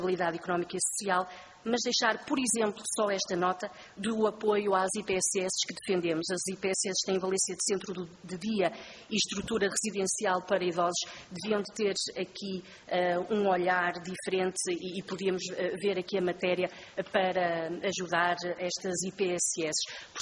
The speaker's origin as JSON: {"language": "Portuguese", "town": "Ovar", "region": "Aveiro", "country": "Portugal", "said": "dizer-vos que sou de Ovar"}